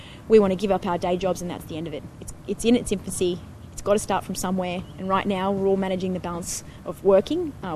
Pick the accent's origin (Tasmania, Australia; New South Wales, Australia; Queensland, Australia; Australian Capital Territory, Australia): New South Wales, Australia; Sydney; Obviously, growing up in Sydney makes it more special to know that I'm representing a team that has a lot of community involvement as well.